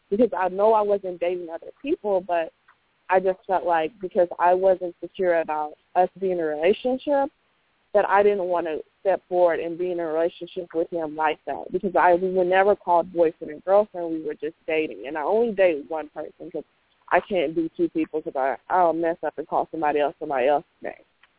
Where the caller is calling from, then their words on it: Dallas, Texas, United States; I'm calling from Dallas.